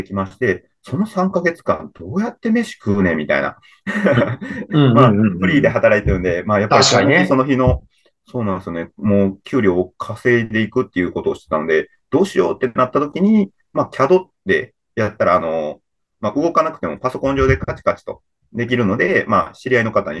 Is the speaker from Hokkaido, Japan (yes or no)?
no; Hyogo, Japan; 僕は兵庫県の、方の出身の人なんですけど